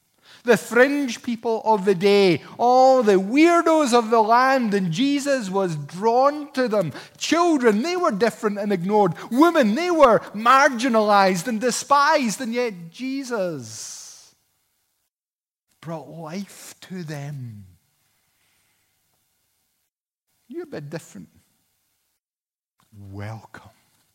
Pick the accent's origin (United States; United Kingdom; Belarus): United Kingdom; Paisley, Scotland; I'm from Paisley. I was brought up with bigotry. It's what we breathe. It was all around the southwest of Scotland